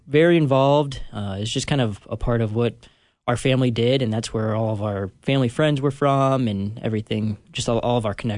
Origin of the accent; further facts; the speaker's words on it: Indiana, United States; also born or lived in Michigan; Well, I was born in Michigan and then moved to Indiana in about fifth grade. And that's where I basically grew up. Middle school and high school, and spent most of my life there.